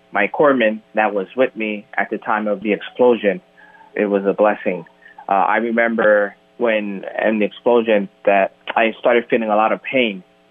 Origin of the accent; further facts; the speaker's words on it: Puerto Rico; born there; Well, I was born in Puerto Rico